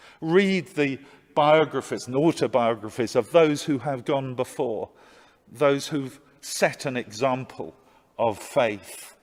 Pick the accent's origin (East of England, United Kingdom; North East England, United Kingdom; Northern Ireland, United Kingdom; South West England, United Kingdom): East of England, United Kingdom; I was brought up in Essex